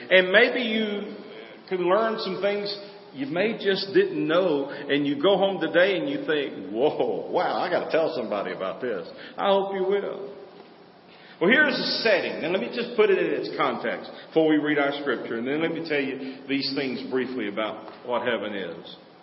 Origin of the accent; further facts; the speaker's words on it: South Carolina, United States; She lived with us growing up on South Carolina.